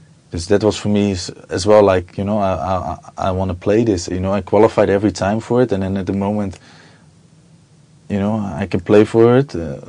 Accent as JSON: {"language": "English", "town": "Rotterdam", "region": "South Holland", "country": "Netherlands", "tie": "born or raised there", "second_language": "English", "said": "I grew up in Rotterdam. Even I'm not from the city. I was since 7. I was there every day."}